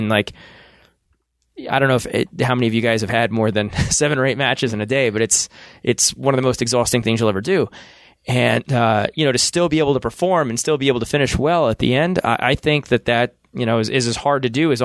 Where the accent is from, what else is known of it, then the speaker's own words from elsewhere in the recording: Swoyersville, Pennsylvania, United States; I grew up in a small town called Sawyersville, and it's just across the river from Wilkes-Barre. It's a tiny little dot on the map. There's probably like 6,000 people that live there.